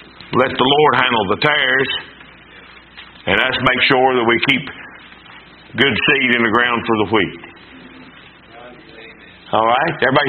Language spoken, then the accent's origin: English; Wyoming, United States; I'm from Wyoming, and I got that figured out.